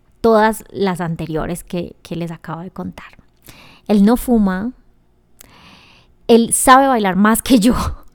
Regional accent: Colombia; soy de Colombia y me encanta bailar.

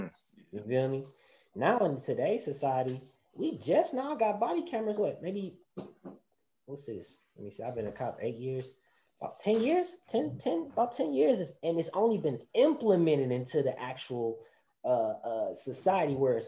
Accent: Jamaica; Coming up, being Jamaican, both parents, like, the police thing wasn't no avenue to go down for real.

